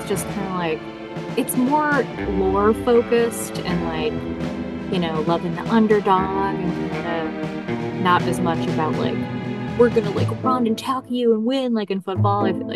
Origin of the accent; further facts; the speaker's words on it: Chicago, Illinois, United States; I'm from Chicago, and like most of the time when I was growing up, the Sox were better, I think, than the Cubs.